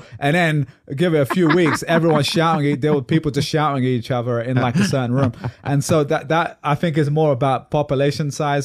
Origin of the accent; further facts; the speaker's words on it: United Kingdom; now in United States; that might be me because I'm a Brit living in the States